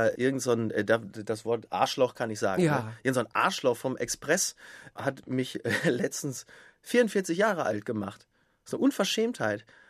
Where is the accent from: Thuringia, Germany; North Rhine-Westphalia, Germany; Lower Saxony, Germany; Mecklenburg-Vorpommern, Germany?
North Rhine-Westphalia, Germany; Castrop-Rauxel; In Henrichenburg, also in den Outskirts von Castrop-Rauxel, also im ländlichen Teil. Also es ist, weiß ich nicht, 2000 Menschen leben da ungefähr, da ist ja nicht so viel.